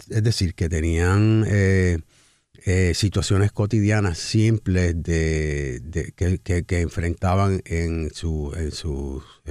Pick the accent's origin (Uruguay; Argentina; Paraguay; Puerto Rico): Puerto Rico; se desarrolla un tipo de teatro donde ya nuestro perfil como puertorriqueños está más presente como una nación